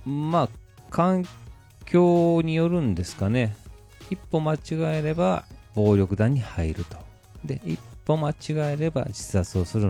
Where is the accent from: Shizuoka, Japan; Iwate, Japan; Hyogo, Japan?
Hyogo, Japan; Takarazuka; 私は宝塚出身ということでですね、神戸の方にもよく遊びに行ってたんですけども